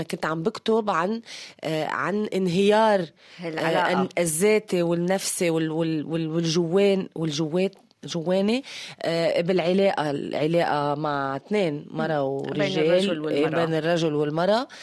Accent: Syria; ما نحنا سوري عم نعمل 5 ساعات لنجيب ربطة خبز وبنزين

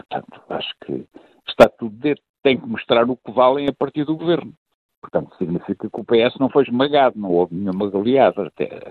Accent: Portugal; como português e adepto deste regime competitivo

